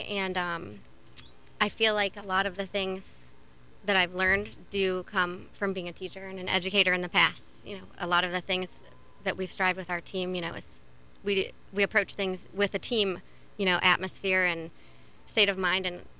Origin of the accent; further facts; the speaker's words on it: Ohio, United States; I'm from Ohio.